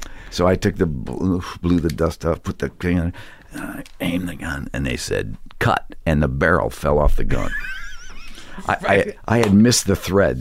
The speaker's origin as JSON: {"language": "English", "town": "Cumberland", "region": "Rhode Island", "country": "United States", "said": "I said, Rhode Island. He went, I'm from Rhode Island. I said, where? I said, Cumberland. He goes, I'm from Cumberland. Where? I said, Thomas Layton Boulevard. He goes, that's where I grew up."}